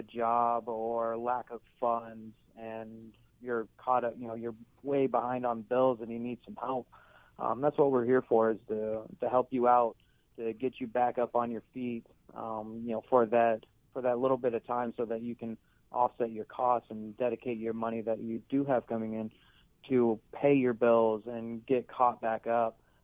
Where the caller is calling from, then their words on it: Houston, Texas, United States; I'm calling from Houston, Texas.